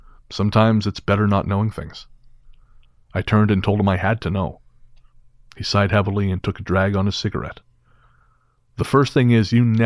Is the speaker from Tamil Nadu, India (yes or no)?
yes; Pudukkottai, Tamil Nadu, India; now in Bangalore, India; Though I now live in Bangalore, I grew up in Pudukkottai district, in the Indian state of Tamil Nadu.